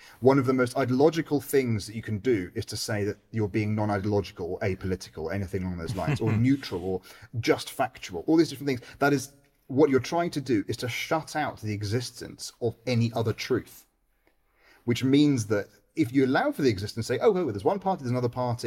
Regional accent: United Kingdom; speaking as a Brit now going in Italy and, you know, having been to America in the past

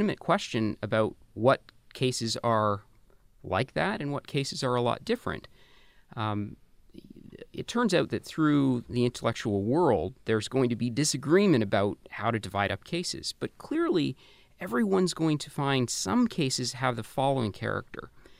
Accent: Canada; I grew up in Canada in the 80s and 90s, and I remember a recurring thought.

